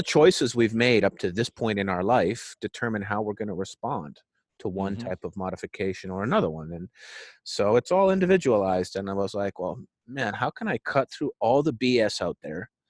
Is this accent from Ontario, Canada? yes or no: no; Winnipeg, Manitoba, Canada; Actually, I was born on the Canadian tundra. I'm actually from Winnipeg, Canada. Okay. So I spent 25 humbling winters in Winnipeg, Canada, and really just kind of grew up in a small town in the equivalent of what you would call the Midwest of Canada.